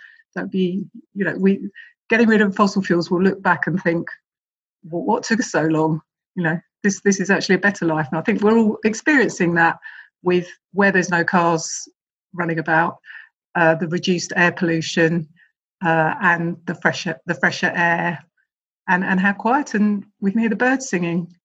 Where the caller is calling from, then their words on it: London, United Kingdom; I live here. I'm speaking here from Bedzed, where we have our office, which is an eco village in South London.